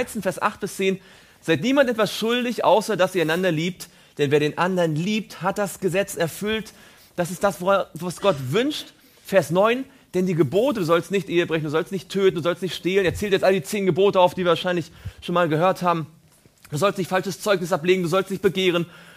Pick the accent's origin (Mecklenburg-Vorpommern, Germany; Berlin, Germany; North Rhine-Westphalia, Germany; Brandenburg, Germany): Mecklenburg-Vorpommern, Germany; now in Stuttgart, Germany; ich komme aus der Nähe von Rostock, jetzt wohne ich hier in Stuttgart. Es war weit genug.